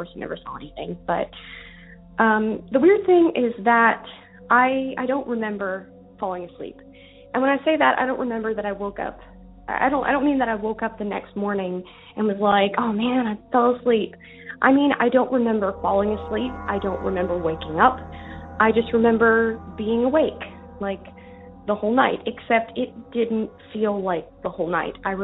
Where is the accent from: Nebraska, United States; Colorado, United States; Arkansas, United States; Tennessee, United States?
Tennessee, United States; I'm from Tennessee.